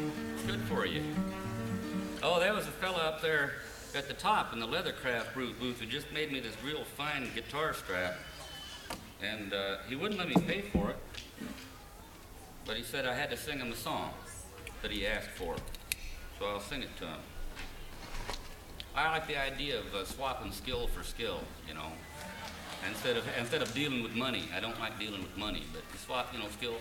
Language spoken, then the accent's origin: English; Utah, United States; I am from Utah. Out where the men are men and the sheep are all nervous.